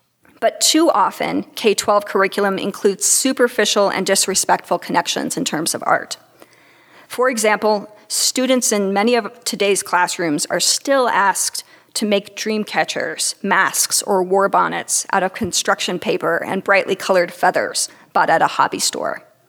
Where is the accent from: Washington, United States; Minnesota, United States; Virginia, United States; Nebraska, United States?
Nebraska, United States; born there; You see, I was born in Nebraska, and once a Husker, always a Husker.